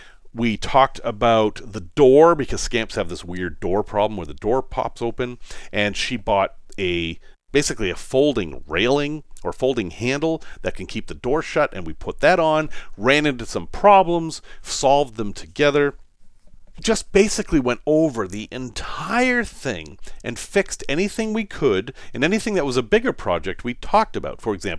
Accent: Massachusetts, United States; 50 years ago, I was a child growing up in Massachusetts

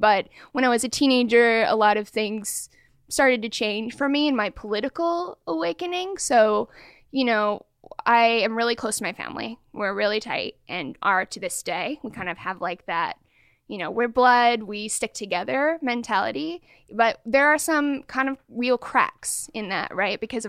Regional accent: Portland, Oregon, United States; now in Bay Area, United States; Well, I grew up in Portland, Oregon.

